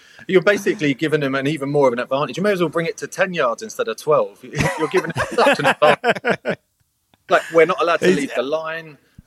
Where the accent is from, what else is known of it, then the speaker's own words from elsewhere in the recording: England, United Kingdom; But I'm biased. I'm English.